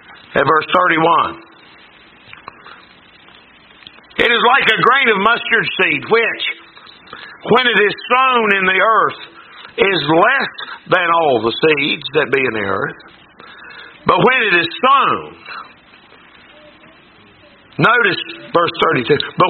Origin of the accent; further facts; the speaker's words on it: Winona, United States; Listen, I'm from Winona.